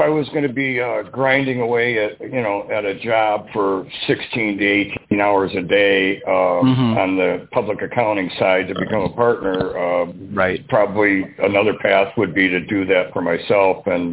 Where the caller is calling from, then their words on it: Troy, Michigan, United States; I'm calling from Troy, Michigan.